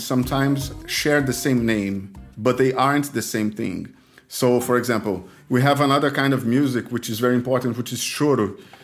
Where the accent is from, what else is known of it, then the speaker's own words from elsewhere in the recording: Rio de Janeiro, Brazil; accent: Rio de Janeiro; This is the accent from Rio de Janeiro, which is my accent.